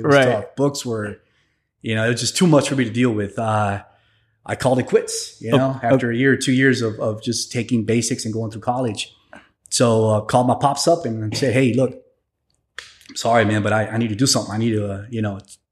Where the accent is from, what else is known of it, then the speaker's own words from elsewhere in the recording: San Antonio, Texas, United States; also born or lived in Piedras Negras; So I was born there in Mexico in 73. So my mom and dad, didn't speak in English, you know, but I was raised in San Antonio. So 74, 75, we moved to San Antonio